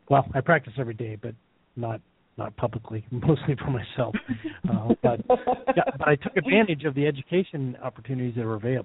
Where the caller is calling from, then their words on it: Los Altos, California, United States; I'm calling from Los Altos, California tonight. Weather's great here.